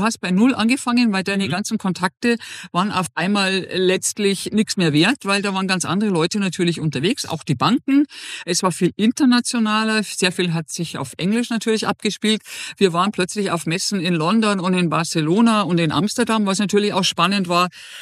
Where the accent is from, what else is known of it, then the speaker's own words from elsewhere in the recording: Munich, Bavaria, Germany; born there; Ich bin geborene Münchnerin.